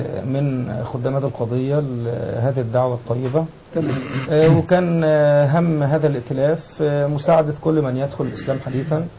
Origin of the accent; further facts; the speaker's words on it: Mansoura, Dakahlia, Egypt; اصولي من المنصوره، طبيب بشري خريج طب المنصوره دفعه 99،